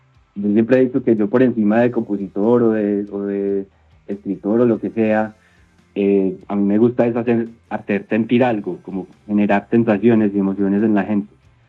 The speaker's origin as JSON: {"language": "Spanish", "town": "Manizales", "region": "Caldas", "country": "Colombia", "said": "Yo cuando venía a Manizales, yo soy de Manizales, cuando venía a vacaciones"}